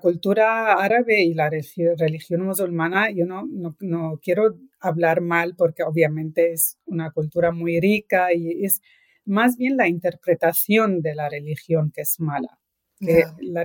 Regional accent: Egypt; Mira, siendo una minoría, la minoría copta en Egipto es... Hace años no se notaba mucho, o sea, siempre convivimos

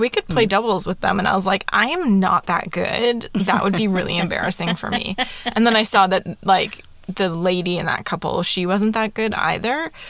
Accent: Canada; We're so Canadian.

